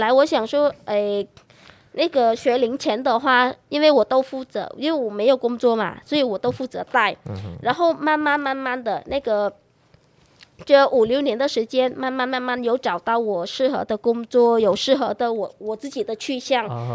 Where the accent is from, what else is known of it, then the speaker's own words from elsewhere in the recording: Southern Vietnam, Vietnam; Chinese is a second language; now in Taiwan; 我是来自越南的南部，那我在台湾今年是第七年，很开心认识大家。